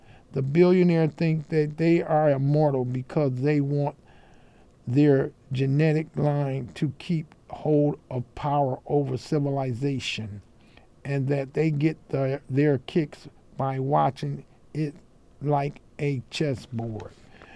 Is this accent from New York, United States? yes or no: yes; New York, United States; But I grew up in New York, and I know nothing about Taínos. We grew up learning Spanish